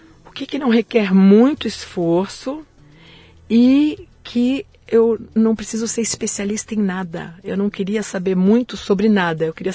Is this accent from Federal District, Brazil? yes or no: yes; Brasília, Federal District, Brazil; born there; Eu nasci em Brasília.